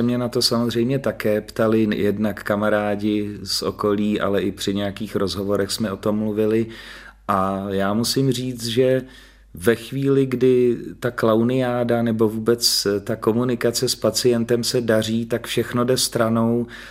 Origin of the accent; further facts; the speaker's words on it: České Budějovice, South Bohemian Region, Czechia; now in Šumava, Czechia; kam jsme se z Českých Budějovic, stále jsem velký patriot, vracím se sem